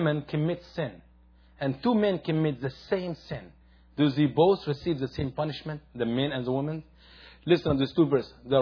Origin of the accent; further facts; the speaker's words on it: Upper Egypt, Egypt; Revenge in Islam is exactly what's happening in my home country, Egypt, and Upper Egypt.